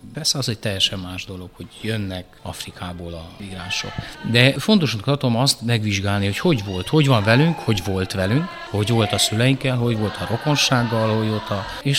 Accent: Brașov, Brașov County, Romania; first language Romanian/Hungarian; Tehát én egyszerre tanultam meg románul, meg magyarul, mert olyan közegben nőttem fel Brassóban.

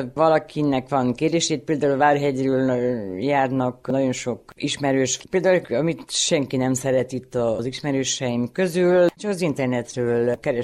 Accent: Fejér, Hungary; born there; gyermekgyőremetei lakos. Amúgy Székesfehérvár melletti Ócfalván születtem, de már 41 éve élek Remetén, idejöttem férjhez.

